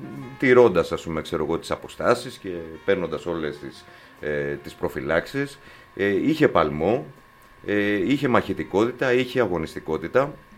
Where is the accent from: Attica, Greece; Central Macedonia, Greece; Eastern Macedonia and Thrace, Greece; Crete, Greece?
Attica, Greece; Athens; είμαστε Έλληνες, αλλά πάνω απ' όλα είμαστε Αθηναίοι εδώ στην Αθήνα.